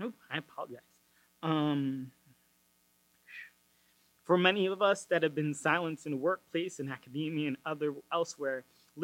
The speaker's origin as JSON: {"language": "English", "region": "Utah", "country": "United States", "tie": "born or raised there", "said": "I grew up in Utah as a very isolated Latino, especially like Salvadoran, where like there was no other Salvadoran I knew. Suburbs, Republican, Mormon, that was kind of the whole milieu"}